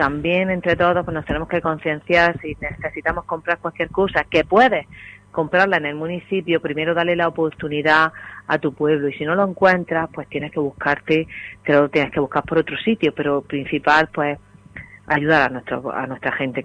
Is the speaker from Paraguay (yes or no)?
no; Gádor, Andalusia, Spain; tengo que intentar sensibilizar a mi pueblo que somos Gádor